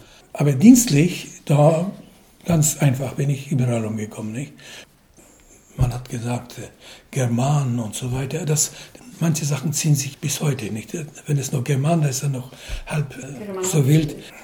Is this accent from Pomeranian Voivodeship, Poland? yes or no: no; Zabrze, Silesian Voivodeship, Poland; Also ein gebürtiger Sabrze, Hindenburger, noch geboren im altdeutschen Großen Reich. Meine Frau 1936 und ich im Jahr 33. Also könnt ihr leicht berechnen, 79 Jahre.